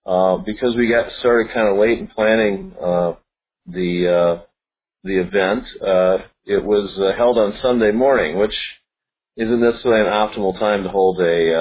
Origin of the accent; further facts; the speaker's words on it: Chicago, Illinois, United States; This year it will be in my hometown of Chicago.